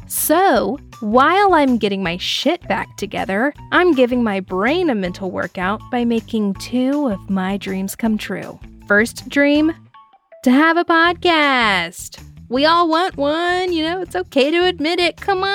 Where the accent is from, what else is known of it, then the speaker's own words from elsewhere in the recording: Bible Belt, United States; I grew up in the Bible Belt, underneath the fire and brimstone of the megachurch.